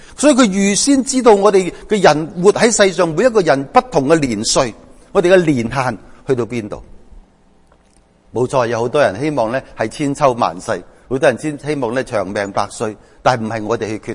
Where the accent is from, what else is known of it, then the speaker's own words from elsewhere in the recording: Macau; moved away as an adult; also born or lived in Hong Kong; now in United Kingdom; 并且我住过嘅地方包括咗我自己土生土长嘅澳门同埋香港住咗好多年。